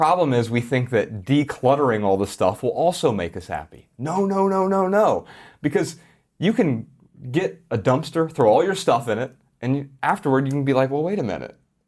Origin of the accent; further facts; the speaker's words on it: Ohio, United States; We're both from Ohio.